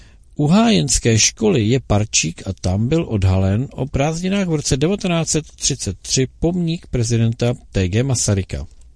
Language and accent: Czech; Benátky, Central Bohemian Region, Czechia; born there; že se dozvěděla, že jsem narozen v Benátkách